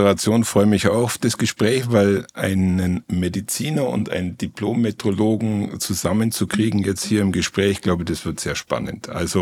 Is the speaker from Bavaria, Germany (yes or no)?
yes; Bavaria, Germany; Du weißt, ich komme aus dem Allgäu